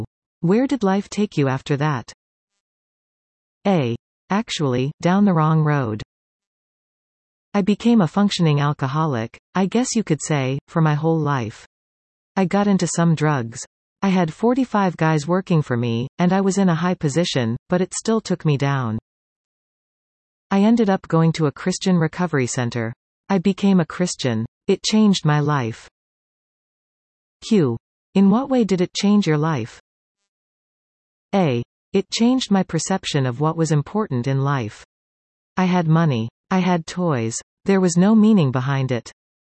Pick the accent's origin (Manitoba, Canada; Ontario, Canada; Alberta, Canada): Ontario, Canada; Collingwood; also born or lived in Scotland; I was born in Scotland, but we moved to Collingwood when I was 2½. I went to Mountain View Elementary School, and Collingwood Collegiate Institute.